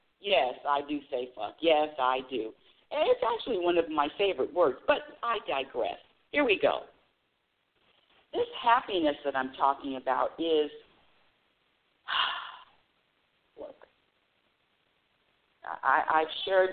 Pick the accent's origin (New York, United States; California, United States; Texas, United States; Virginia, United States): California, United States; I'm from California, so I know that there's rioting in L.A.